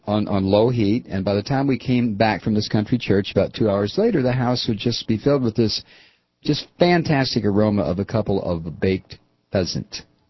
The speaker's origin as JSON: {"language": "English", "region": "Ohio", "country": "United States", "tie": "born or raised there", "said": "I was brought up in Ohio, and I've done a lot of small game hunting."}